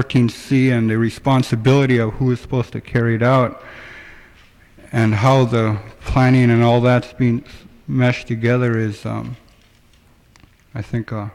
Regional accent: Nondalton, Alaska, United States; I'm from Not Elton.

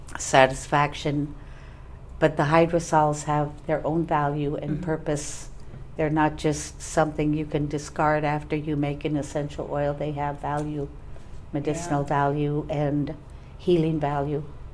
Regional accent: Bethel, Alaska, United States; born or raised there

